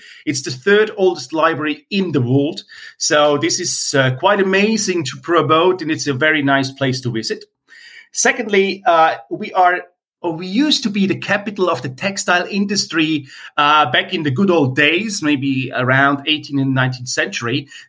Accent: Zurich, Switzerland; English is a second language; now in St. Gallen, Switzerland; I'm originally from Zurich, so I grew up on a smaller lake than I'm now responsible for.

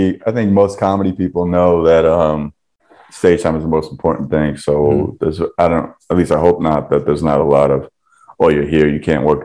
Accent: New Jersey, United States; now in New York, United States; I lived in Jersey and New York my whole life. You know, mm-hmm. I was born and raised in Jersey and then went to NYU. So I've been in New York since 2004

